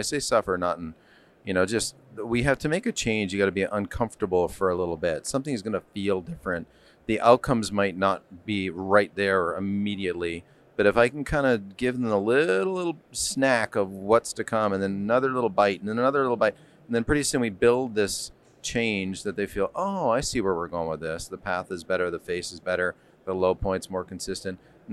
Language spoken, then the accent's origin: English; Toronto, Ontario, Canada; born or raised there